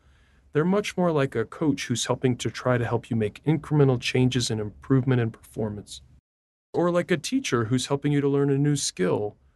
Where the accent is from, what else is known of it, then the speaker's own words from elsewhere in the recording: Amarillo, Texas, United States; I told you I'm from Amarillo.